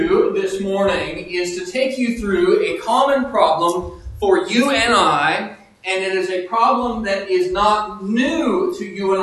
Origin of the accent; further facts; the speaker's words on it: Washington, United States; I'm from the Seattle area.